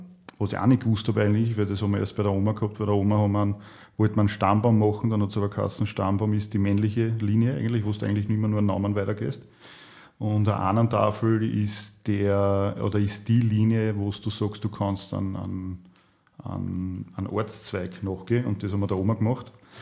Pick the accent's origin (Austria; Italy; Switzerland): Austria; Perchtoldsdorf, Lower Austria; Bin eigentlich ein gebürtiger Berchtoldsdorfer. Unsere Familie selber gibt schon ewig und ist eigentlich ewig mit Weinbau verbunden.